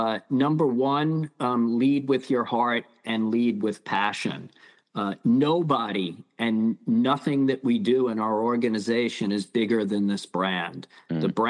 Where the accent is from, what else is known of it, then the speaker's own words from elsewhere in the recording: New York, United States; I'm a New Yorker. Most people walk east-west in Soho, not north-south.